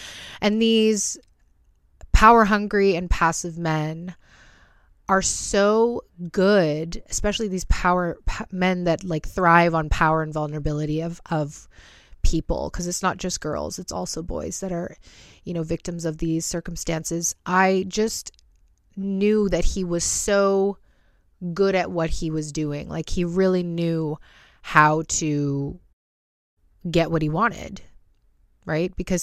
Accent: British Columbia, Canada; I'm from Vancouver Island, Canada.

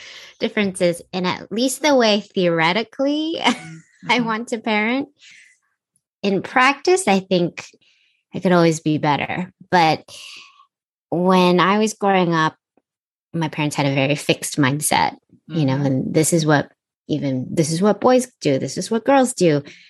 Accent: United States; my more kind of westernized upbringing as well. The fact that I grew up in the States

